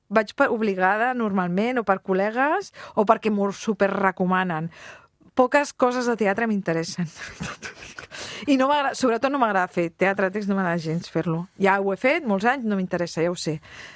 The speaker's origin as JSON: {"language": "Catalan", "town": "Bellvitge", "region": "Catalonia", "country": "Spain", "tie": "born or raised there", "said": "Jo m'he criat a Bellvitge"}